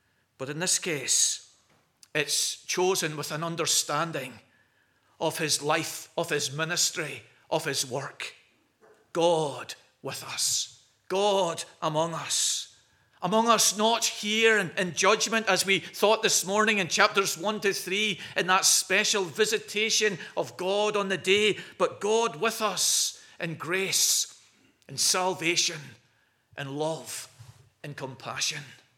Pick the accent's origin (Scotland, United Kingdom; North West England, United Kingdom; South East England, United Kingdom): Scotland, United Kingdom; Perth; I grew up in Perth.